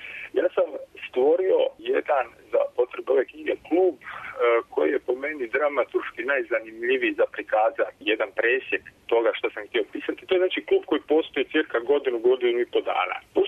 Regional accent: Senj, Lika-Senj County, Croatia; sam i sam odrastao u Senju, u jednom vrlo tvrdo katoličkom gradu, živio sam s djedom ateistom i bakom vjernicom

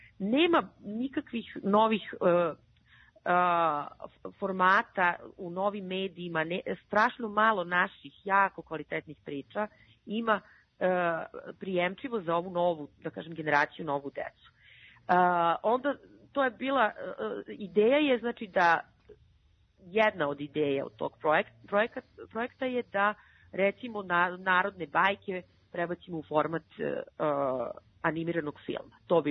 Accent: Serbia; moved away as an adult; Ja sam otišla iz Srbije u najboljem trenutku svog života

